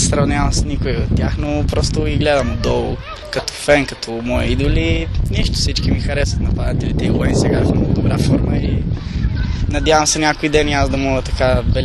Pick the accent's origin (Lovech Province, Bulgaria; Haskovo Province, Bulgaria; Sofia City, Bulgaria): Lovech Province, Bulgaria; Lovech; now in Madrid, Spain; Е, аз съм от Ловеч